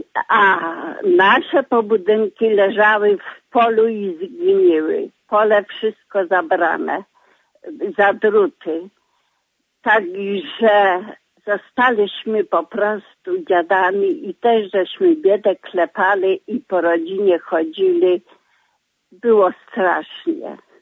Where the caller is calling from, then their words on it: Radom, Masovian Voivodeship, Poland; z Radomia i chciałam powiedzieć taką rzecz